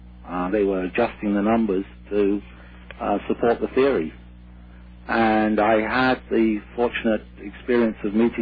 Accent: London, England, United Kingdom; moved away as an adult; also born or lived in Wales; now in Canada; No, I'm a Brit. I was born in London, England, and I lived in Wales. My parents were Welsh. My dad was a Welsh miner. But I went to London University, and I came to Canada in 1968.

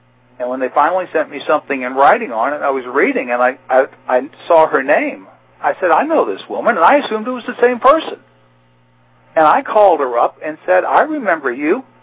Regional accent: New Orleans, Louisiana, United States; I'm from New Orleans, and I know what the rules of society are

